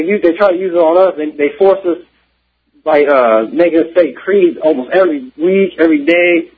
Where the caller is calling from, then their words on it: Fort Hood, Texas, United States; I'm calling from Fort Hood right now, and I'm right now in the United States Army.